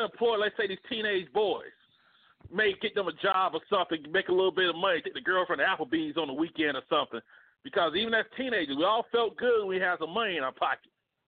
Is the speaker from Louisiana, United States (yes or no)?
no; Montgomery, Alabama, United States; now in Phoenix, United States; I'm from Montgomery, Alabama. I'm born and raised. Now I live in Phoenix.